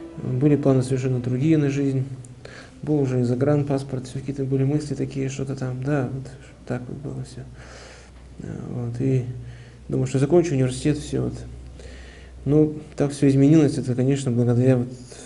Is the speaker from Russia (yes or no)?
yes; Voznesenskoye, Perm Krai, Russia; Я родился в Пермской области. Пермская область, село Вознесенское.